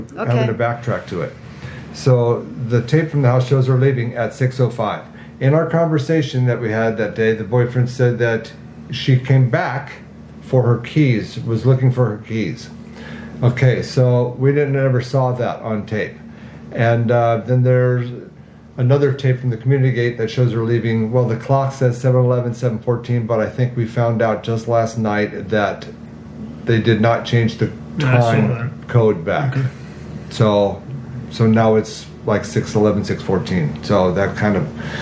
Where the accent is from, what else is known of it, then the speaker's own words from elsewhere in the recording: Agoura, California, United States; And I grew up in Agoura from 69 to 86.